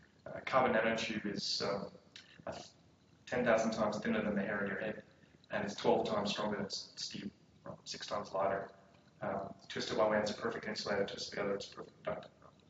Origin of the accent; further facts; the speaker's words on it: Australia; also born or lived in South Africa / United Kingdom; now in Sydney, Australia; I live in Sydney. And I am Australian a long time ago. And I've lived in South Africa and the UK and a whole bunch of other places in my career.